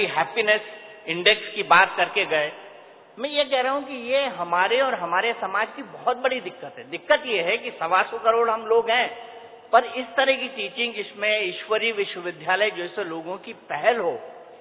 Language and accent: Hindi; Madhya Pradesh, India; मैं जहां पर रहता था, जो मेरा गांव था मध्य प्रदेश में